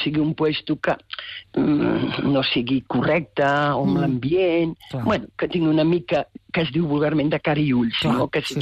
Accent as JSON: {"language": "Catalan", "region": "Catalonia", "country": "Spain", "said": "som del Vallès Oriental"}